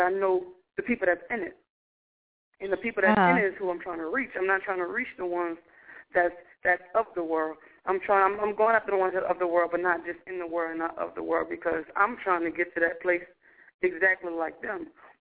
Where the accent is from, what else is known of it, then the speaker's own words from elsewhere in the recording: New Orleans, Louisiana, United States; now in Georgia, United States; I'm from New Orleans, Louisiana, but I live in Georgia now. So I was stepping into a whole new field, a whole new area of music, because I had never been outside of Louisiana.